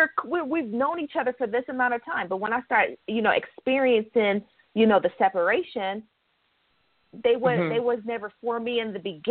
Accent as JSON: {"language": "English", "town": "Los Angeles", "region": "California", "country": "United States", "said": "because I'm coming, because I'm from Los Angeles, to your workshop"}